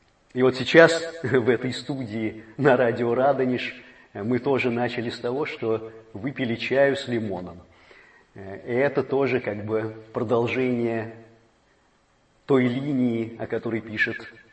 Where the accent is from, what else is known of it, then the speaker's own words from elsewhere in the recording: Moscow, Russia; я тоже как бы москвич в третьем поколении